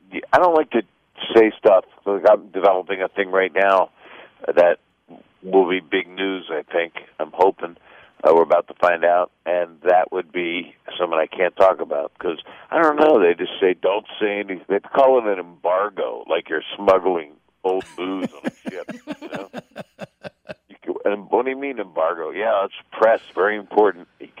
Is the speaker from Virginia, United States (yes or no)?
yes; Norfolk, Virginia, United States; also born or lived in Philadelphia; well, I actually grew up in Norfolk, Virginia. I was born in Philly. We moved a whole lot.